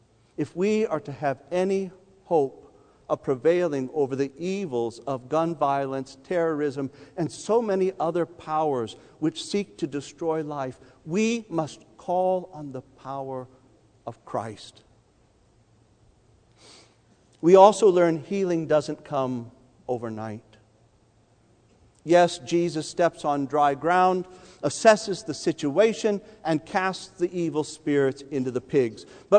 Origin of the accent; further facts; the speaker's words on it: Midwest, United States; Growing up in the Midwest, this little detail bothers me.